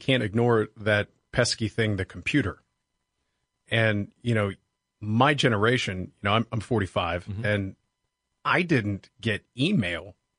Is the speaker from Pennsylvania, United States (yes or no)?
yes; Pittsburgh, Pennsylvania, United States; I grew up in Pittsburgh, Pennsylvania.